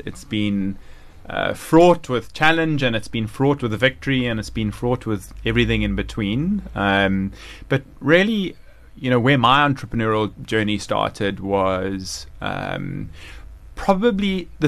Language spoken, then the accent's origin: English; Durban, KwaZulu-Natal, South Africa; And so growing up in Durban, I had the good fortune of really having a beautiful relationship with my late dad